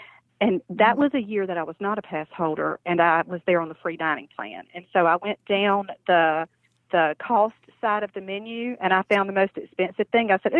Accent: South Carolina, United States; Like I said, I'm originally from South Carolina.

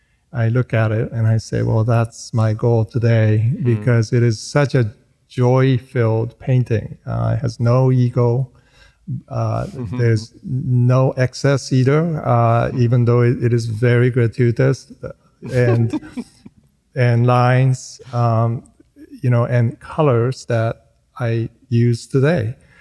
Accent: Boston, Massachusetts, United States; born there; also born or lived in Japan; And I was born in Boston, I was born because my father, who was a leading research scientist in acoustics and phonetics, was doing his postdoc work with Noam Chomsky at MIT.

